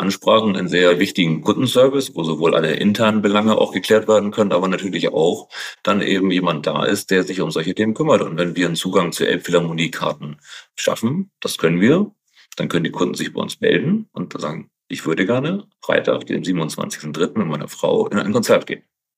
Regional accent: Kiel, Schleswig-Holstein, Germany; Und ich komme selbst aus Kiel.

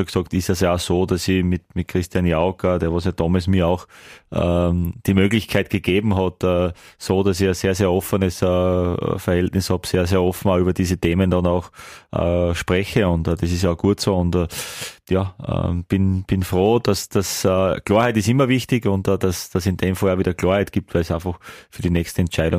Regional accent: Graz, Styria, Austria; Ich bin von da, ich bin Steirer

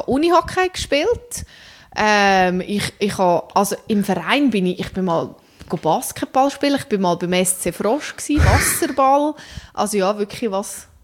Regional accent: Zug, Switzerland; born or raised there

